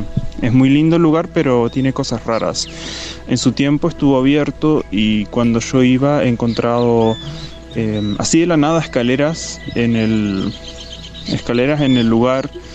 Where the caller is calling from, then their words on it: Argentina; Yo vivo en Argentina, en la provincia de Entre Ríos, en la ciudad de Libertador San Martín, y es un pueblito chiquito dentro de todo. Es una comunidad más que nada adventista